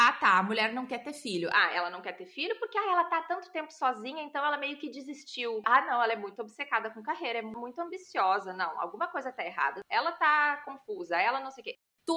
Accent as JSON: {"language": "Portuguese", "town": "Canoas", "region": "Rio Grande do Sul", "country": "Brazil", "moved": "yes", "said": "se eu tivesse solteira no meu país de origem, no meu contexto social e familiar, lá em Canoas, no Rio Grande do Sul, Brasil, eu estaria ouvindo muito mais coisas."}